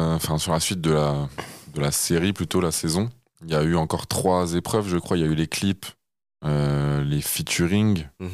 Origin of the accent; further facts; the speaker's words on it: Nantes, Pays de la Loire, France; moi en plus comme je suis de Nantes, j'étais que avec des Parisiens à la fin